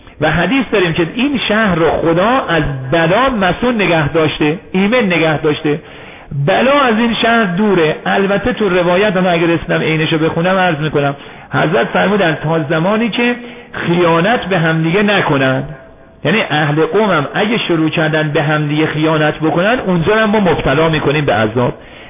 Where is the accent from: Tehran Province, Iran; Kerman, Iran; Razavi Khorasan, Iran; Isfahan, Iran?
Isfahan, Iran; now in Qom, Iran; چون خودم بچه اصفهان هستم، بارها شده خیلی ها تو قم به من میگن تو بیکار بودی، شهر اصفهان به اون خوبی